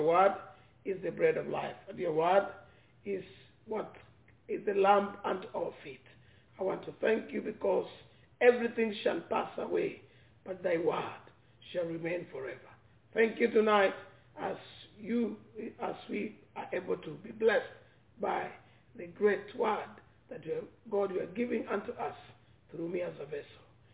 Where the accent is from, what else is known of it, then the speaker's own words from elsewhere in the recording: Kenya; English is a second language; from Kenya